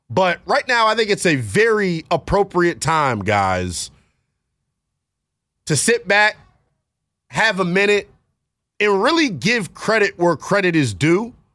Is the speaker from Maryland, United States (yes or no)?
yes; Maryland, United States; I'm from Maryland or something.